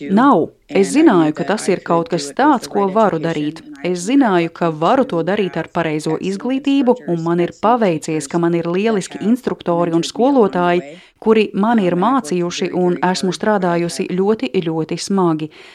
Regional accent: United States; Latvian is a second language; esmu amerikāniete, kura sniedz palīdzību Ukrainā

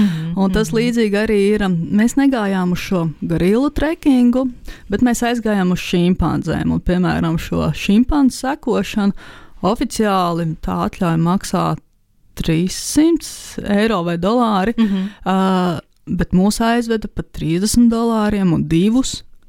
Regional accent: Salaspils, Salaspils Municipality, Latvia; mēs esam no Salaspils

